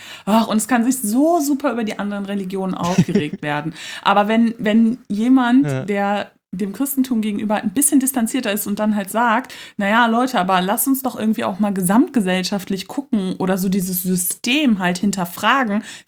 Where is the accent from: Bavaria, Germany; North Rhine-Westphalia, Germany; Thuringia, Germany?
North Rhine-Westphalia, Germany; Cologne; Ich komme aus Köln